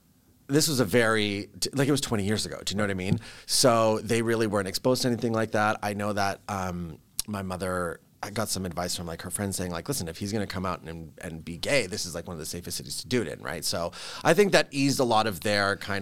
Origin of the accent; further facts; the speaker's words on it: Vancouver, British Columbia, Canada; So I was born and raised in Vancouver. I'm like one of the only seven. Okay. We always make that joke. I was like born in, I mean, it's not Vancouver. It was North Burnaby. Don't tell anyone. It's only like 10 minutes that way. And I've lived here basically my entire life.